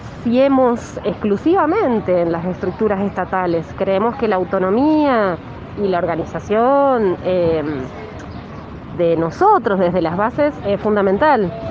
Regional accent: Godoy Cruz, Mendoza, Argentina; Soy de Godoy Cruz, nací en Godoy Cruz

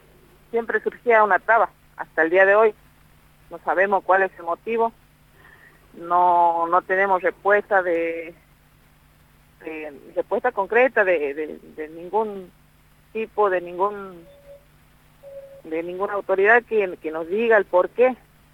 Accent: Salta, Argentina; now in Mendoza, Argentina; de distintos departamentos de acá de Mendoza, pero todos somos de Salta

